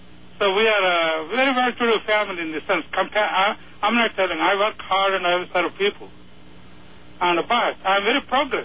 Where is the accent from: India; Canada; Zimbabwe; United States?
India; And I'm a doctor by profession. I came from India.